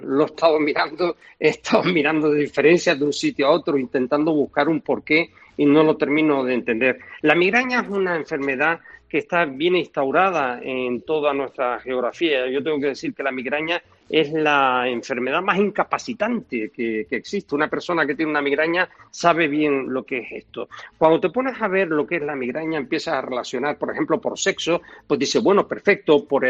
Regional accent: Canary Islands, Spain; Yo soy canario y se van a enfadar mucho conmigo, mi gente de allí

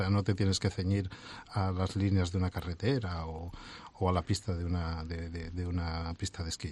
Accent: Asturias, Spain; born there; also born or lived in Galicia / Huelva; yo es que nací en Asturias, viví en Galicia y después estuve muchísimo tiempo viviendo en Huelva, entonces siempre he estado rodeado por el mar

